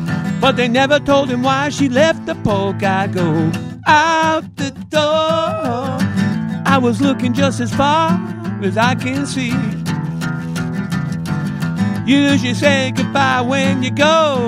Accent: Hamilton, Ontario, Canada; I'm from Hamilton, Ontario, Canada, which is a steel town. And it's right in between between Toronto and Buffalo and Niagara Falls.

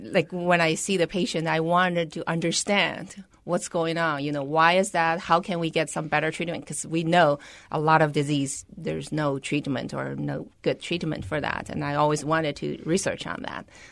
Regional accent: China; English is a second language; moved away as an adult; Yes. I came from China. I'm an immigrant, right?

